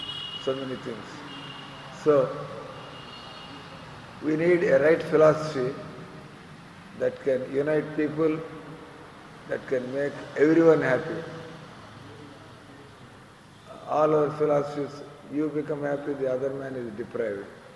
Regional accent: India; So now I have reversed the trend, I am an Indian, and all these Americans, Britishers, everybody is serving this.

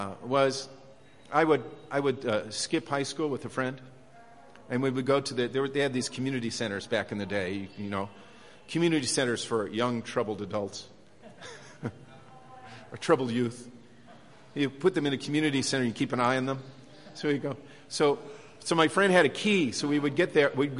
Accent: Jacksonville, Illinois, United States; Sometimes when I'm in my hometown of Jacksonville, Illinois, I'll go to the store

